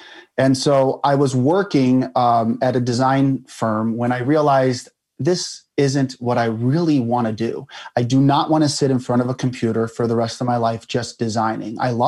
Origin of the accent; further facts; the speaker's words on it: Illinois, United States; also born or lived in Chicago; I moved from Chicago, Illinois to a suburb on the very day … passed away, August 16th, 1977. I was 5 years old, I believe, at the time.